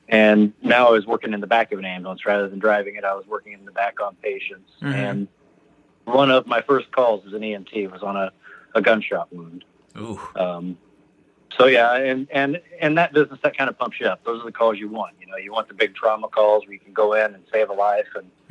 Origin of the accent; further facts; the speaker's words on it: Indianapolis, Indiana, United States; I'm from Indianapolis, Indiana.